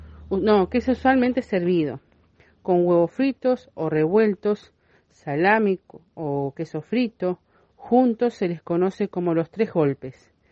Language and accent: Spanish; Uruguay; A mí, por ejemplo, en mi país el sancocho no sería sancocho, sería un puchero criollo, como lo preparan ellos en cada país. Para nosotros sería un puchero en Uruguay.